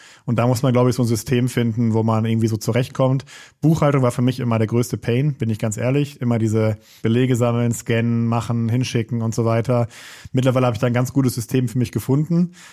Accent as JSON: {"language": "German", "town": "Essen", "region": "North Rhine-Westphalia", "country": "Germany", "tie": "born or raised there", "said": "Aus Essen-Holsterhausen. Da bin ich auch aufgewachsen. Da bin ich zur Schule gegangen und alles."}